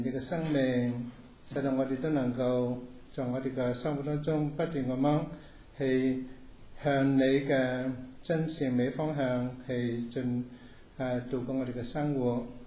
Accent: China; 我哋中国有一句话叫做人之初，性本善，系嘛？我哋中国人都话性系本来都系善嘅。

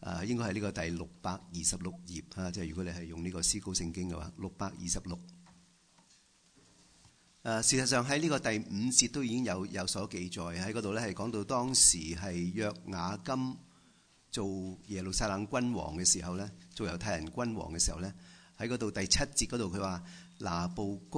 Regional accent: China; 我諗我哋中國人咧都唔會話唔熟悉嚇

